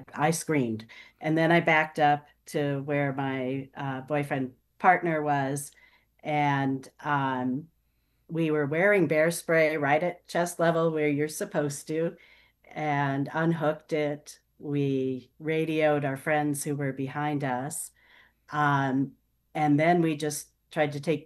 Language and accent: English; Seattle, Washington, United States; I grew up in the Seattle area. And when my parents divorced when I was nine, my dad didn't know what to do with my sister and me on his Sunday afternoons. So he took us to Mount Rainier